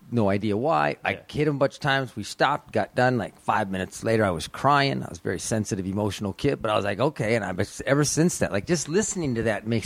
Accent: Minnesota, United States; I'm from Minnesota. I know cold.

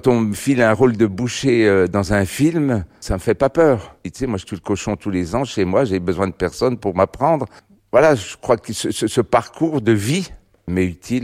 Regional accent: Sainte-Colombe-sur-Seine, Bourgogne-Franche-Comté, France; born there; Je suis né à Sainte-Colombe-sur-Seine, j'ai jamais vécu en ville

